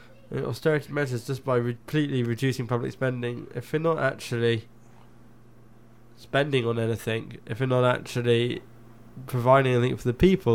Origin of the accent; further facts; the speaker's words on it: Windsor and Maidenhead, South East England, United Kingdom; I come from Royal Borough of Windsor and Maidenhead, which is quite an affluent area.